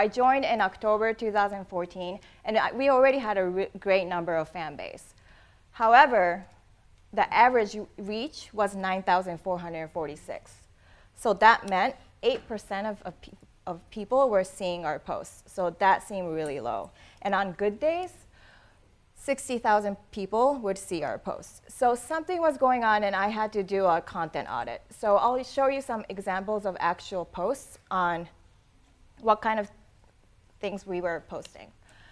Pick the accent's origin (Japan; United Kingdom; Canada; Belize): Japan; English is a second language; also born or lived in Cleveland, United States / Boston, United States; now in Chicago, United States; I am originally from Japan, and I'm married to an Indian guy.